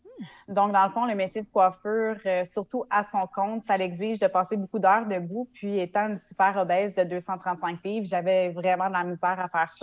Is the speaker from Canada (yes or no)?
yes; L'Île-Perrot, Quebec, Canada; J'ai 28 ans, je viens du West Island, plus précisément à l'île Perrot.